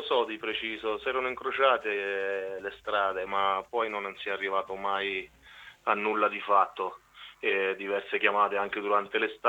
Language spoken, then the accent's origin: Italian; Cupramontana, Marche, Italy; da quando ero piccolo e sono cresciuto nel mio paese a Cupramontana.